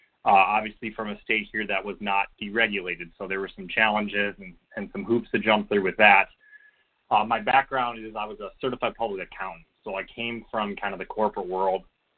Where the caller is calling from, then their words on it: Brighton, Michigan, United States; I come to you from Brighton, Michigan, where it is currently freezing